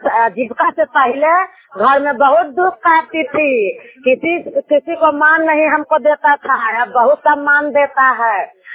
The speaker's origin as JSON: {"language": "Hindi", "town": "Navadiya", "region": "Bihar", "country": "India", "said": "मैं नवदिया के रहने वाली हूँ।"}